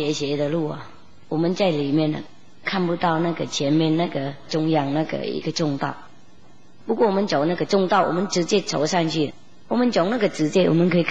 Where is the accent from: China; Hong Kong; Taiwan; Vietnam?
Vietnam; Chinese is a second language; 我们越南人又更严肃啊